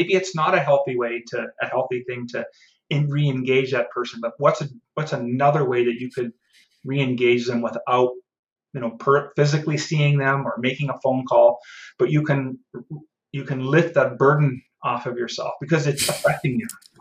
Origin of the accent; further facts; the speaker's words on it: Saskatchewan, Canada; also born or lived in Manitoba; I lived, I grew up in Saskatchewan and moved to Manitoba to start my career